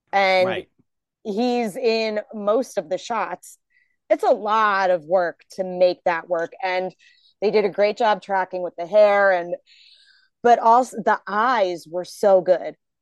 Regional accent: United Kingdom; that's me being British.

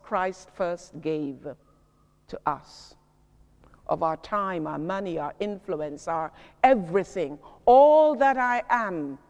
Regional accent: United Kingdom; oh, we're British. We're British, we don't do that.

